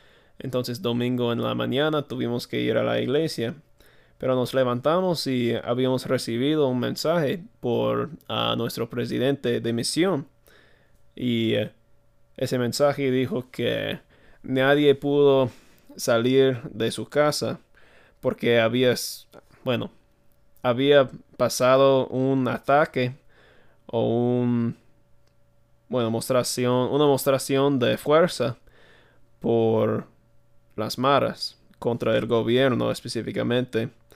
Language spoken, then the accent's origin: Spanish; United States; creo que como un estadounidense no puedo comprender perfectamente